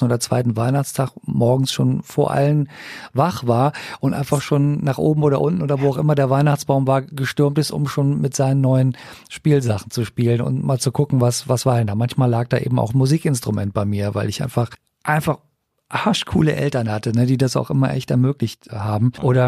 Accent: Rhineland, Germany; Ich bin ja im Rheinland aufgewachsen und auch in einem katholischen Elternhaus damals. Heute praktiziere ich das nicht mehr.

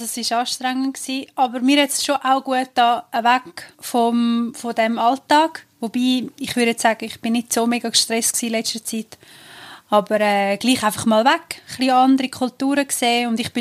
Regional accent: Switzerland; aber bei uns in der Schweiz habe ich manchmal das Gefühl, sobald jemand nicht so hundertprozentiges Bild reinpasst, ist es dann ein bisschen schwierig.

